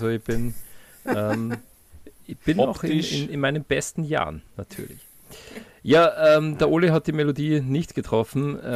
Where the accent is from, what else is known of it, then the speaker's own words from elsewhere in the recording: Salzburg, Austria; born there; Also, Dole und ich, wir sind ja gebürtige Salzburger.